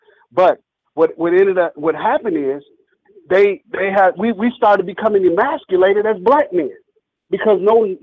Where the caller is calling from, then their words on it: Muskogee, Oklahoma, United States; I'm calling from Muskogee, Oklahoma.